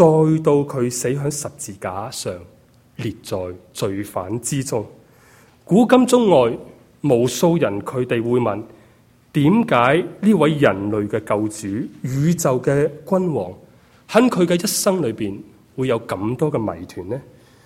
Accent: China; born there; 而且又要我出生在一个最普通不过的中国工薪家庭呢

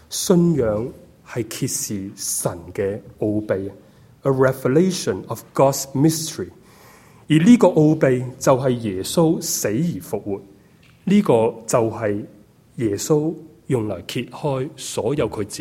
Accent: China; born there; 而且又要我出生在一个最普通不过的中国工薪家庭呢

